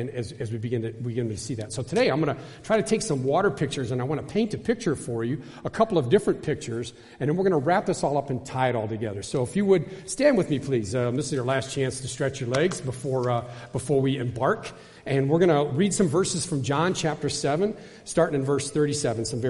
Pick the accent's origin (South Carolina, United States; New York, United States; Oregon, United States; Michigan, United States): Michigan, United States; I grew up in Michigan, just off the Great Lakes, off the shores of Lake Erie, actually.